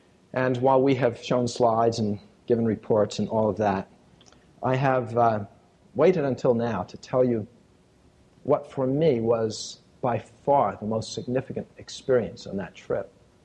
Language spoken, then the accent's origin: English; United States; It troubles me because I am an American.